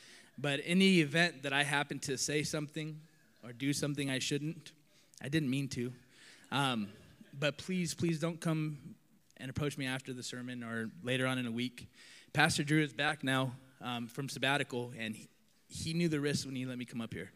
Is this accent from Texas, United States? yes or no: no; Chandler, Arizona, United States; moved away; I'm from Chandler, Arizona. My family and I, we moved here in February of 22.